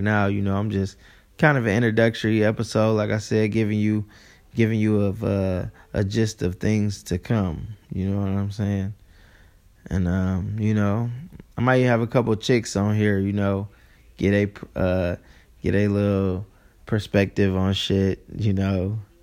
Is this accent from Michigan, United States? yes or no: yes; Ann Arbor, Michigan, United States; But shit, I'm from Ann Arbor, Michigan.